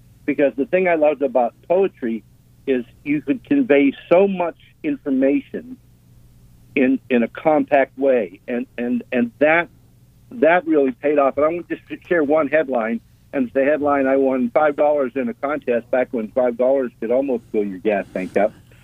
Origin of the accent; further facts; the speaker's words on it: Windber, Pennsylvania, United States; also born or lived in Johnstown; I was born in Johnstown, Pennsylvania, which is a steel town. And I grew up in Windsor, Pennsylvania, which is a coal town.